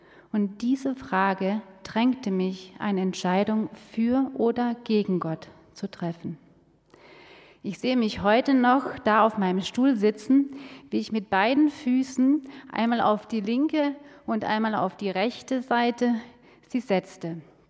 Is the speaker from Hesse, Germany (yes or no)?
yes; Hesse, Germany; Ich war 11 Jahre alt, als ich eine Kinderbibelwoche besuchte in einer Nachbargemeinde in meiner Heimat in Hessen.